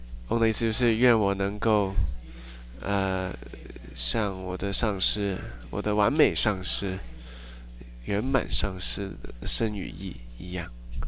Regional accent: Germany; accent: German; Chinese is a second language; 就是我这个德国口音，超级酷

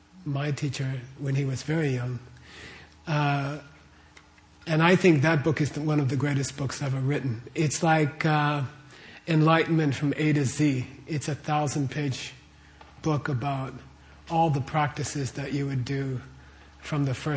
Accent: Phoenix, Arizona, United States; I think I grew up here in Phoenix, and they didn't teach us Tibetan literature in high school or elementary school.

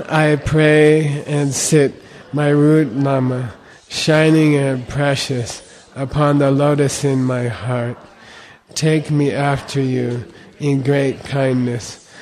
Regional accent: Arizona, United States; I was very lucky, you know, I grew up in Arizona. The schools were very, very good.

